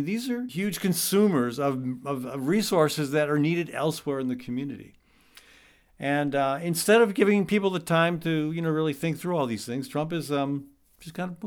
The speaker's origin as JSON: {"language": "English", "region": "Midwest", "country": "United States", "said": "He's also, though, and this one caught my attention, being a Midwesterner, Rob Blagojevich."}